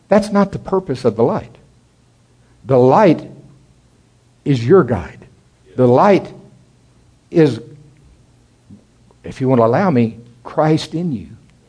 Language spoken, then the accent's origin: English; Oklahoma, United States; This thing, now see, I'm from Oklahoma. I know tornadoes.